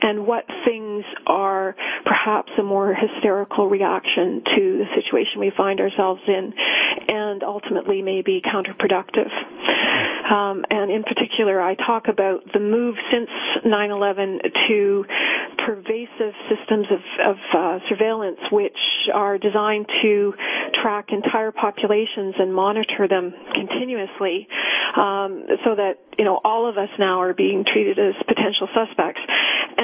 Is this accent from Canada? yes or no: yes; Canada; I, as a Canadian, we don't face quite the same risks that you're facing right now.